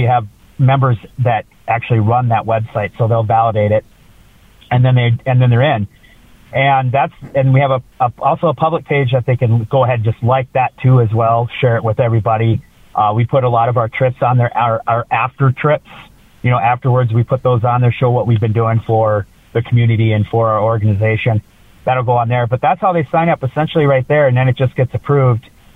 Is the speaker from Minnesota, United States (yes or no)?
yes; Minnesota, United States; also born or lived in Wisconsin; I'm from Minnesota and Wisconsin. I know how to drive in the snow.